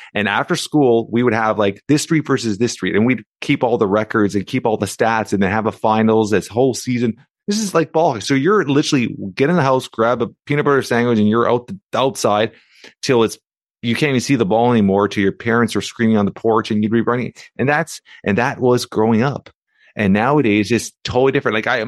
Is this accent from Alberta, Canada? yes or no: no; Toronto, Ontario, Canada; I grew up in Toronto. So actually downtown Toronto, Canada.